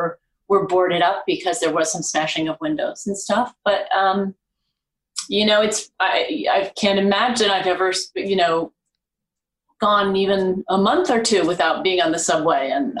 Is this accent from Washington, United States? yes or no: no; New York, United States; I have never considered doing a television series that shoots in Los Angeles before, because I am a New Yorker.